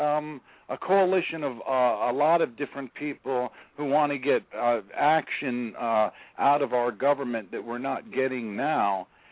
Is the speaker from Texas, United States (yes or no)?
no; Florida, United States; I'm from Central Florida.